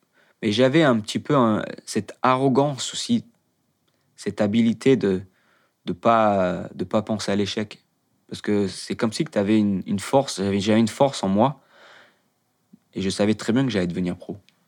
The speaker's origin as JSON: {"language": "French", "town": "Paris", "region": "Île-de-France", "country": "France", "tie": "born or raised there", "said": "J'ai grandi à Paris avec mes potes de Paris, mes copains d'enfance que j'ai toujours contact même maintenant."}